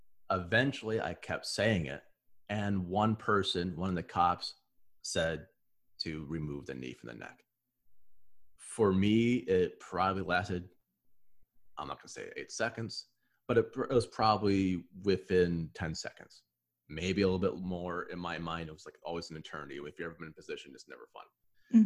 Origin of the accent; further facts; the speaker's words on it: United States; I'm from the States